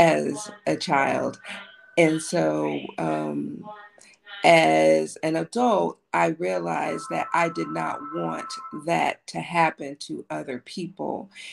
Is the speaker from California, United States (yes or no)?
yes; Compton, California, United States; As a child growing up in Compton, I did not grow up with my parents because they had issues with drug abuse.